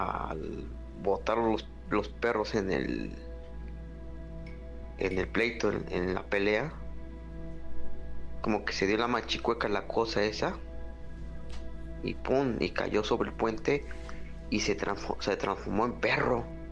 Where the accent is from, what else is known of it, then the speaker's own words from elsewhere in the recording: Xalapa, Veracruz, Mexico; de Jalapa, Veracruz.